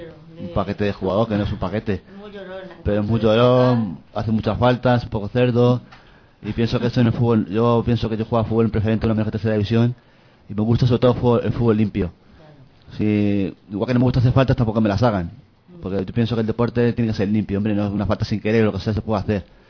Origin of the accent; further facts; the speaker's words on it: Spain; nos gusta el fútbol, somos españoles, vamos con España